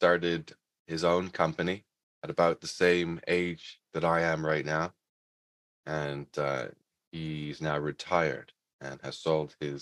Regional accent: England, United Kingdom; now in Canada; I came from England, and so there wasn't a lot of cannabis in England. Canada, it was way more, especially in Vancouver Island, way more available than we had predicted.

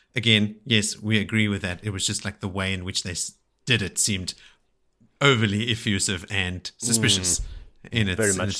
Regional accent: Canada; As a Canadian, we also use Celsius and the metric system, unlike our neighbors to the south.

